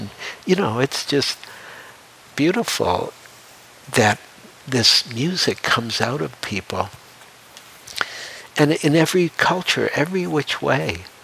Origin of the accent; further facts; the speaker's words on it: Detroit, Michigan, United States; and I grew up in Detroit, and I grew up, one would go downtown during Christmas time at the Fox Theater, would be the Motown Review.